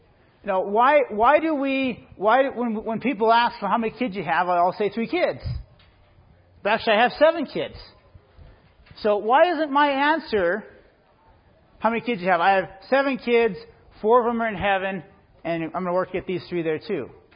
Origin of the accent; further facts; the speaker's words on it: Missoula, Montana, United States; If you do, I'm from Missoula.